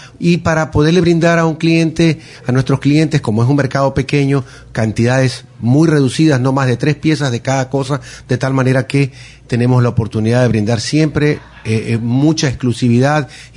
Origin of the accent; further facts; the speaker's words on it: Ecuador; Para nosotros como ecuatorianos, porque más que nada aquí en Guayaquil